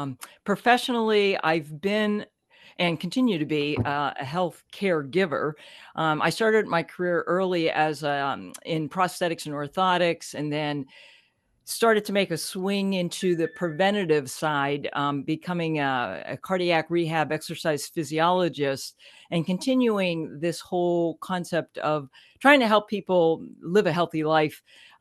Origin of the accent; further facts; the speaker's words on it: Pittsburgh, Pennsylvania, United States; I'm from Pittsburgh, Pennsylvania.